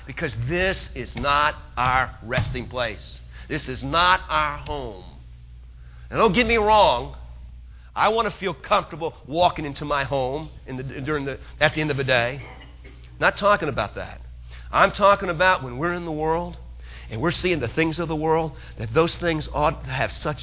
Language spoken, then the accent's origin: English; New Orleans, Louisiana, United States; now in Texas, United States; Now, I know when I came from New Orleans to Houston to North Texas, I was an alien, okay?